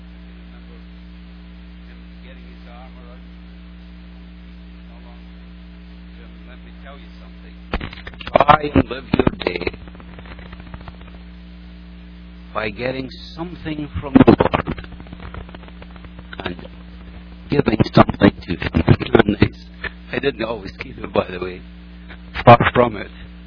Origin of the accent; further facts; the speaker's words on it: Scotland, United Kingdom; now in Canada; I'm a Scotsman living in Canada, and I can assure you in January the weather gets me down.